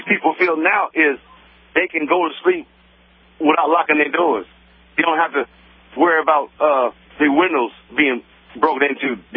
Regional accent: Cleveland, Ohio, United States; born there; I'm American, first of all, born in Cleveland, Ohio.

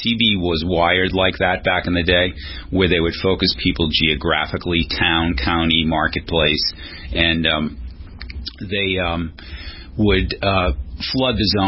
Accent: Boston, Massachusetts, United States; I grew up in Boston.

